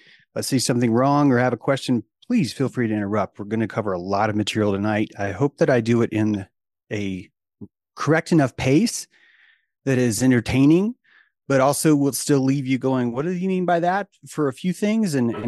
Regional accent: United States; I'm an American philosopher and practicing sophist.

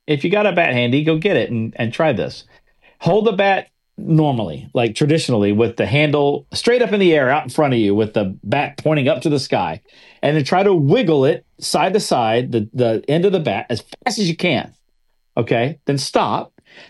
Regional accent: Texas, United States; also born or lived in Oklahoma; now in Jacksonville, United States; So I grew up out in Texas and Oklahoma, so Sooners, grew up that as a Sooner fan, yes.

